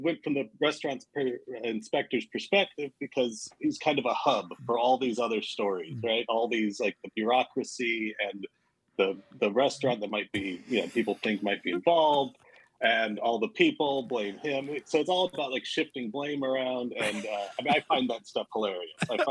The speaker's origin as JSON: {"language": "English", "region": "Wisconsin", "country": "United States", "tie": "born or raised there", "said": "We're Iowans by way of Arizona, and then, so I was born in Prairie du Chien. I moved to Stoughton. I moved to Neillsville. I moved to Milton for high school."}